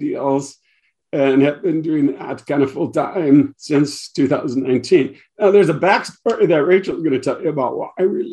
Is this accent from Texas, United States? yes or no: no; Minnesota, United States; We're from Southern Minnesota.